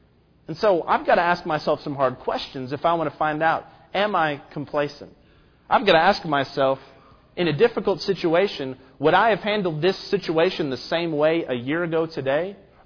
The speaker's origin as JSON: {"language": "English", "town": "Memphis", "region": "Tennessee", "country": "United States", "tie": "born or raised there", "said": "Growing up in Memphis, I was always very ready to root for some Memphis teams."}